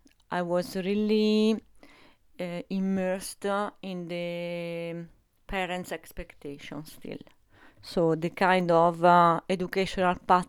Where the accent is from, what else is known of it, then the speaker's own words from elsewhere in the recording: Italy; English is a second language; moved away as an adult; now in France; I'm originally from Italy, from the Adriatic coast, on the seaside.